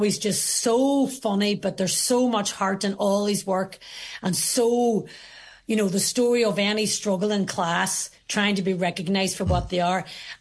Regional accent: Northern Ireland, United Kingdom; as we all did growing up in Northern Ireland.

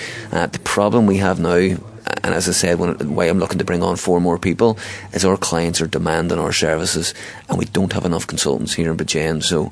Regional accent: Inch, County Donegal, Ireland; now in Derry, United Kingdom; I'm from Inch, obviously.

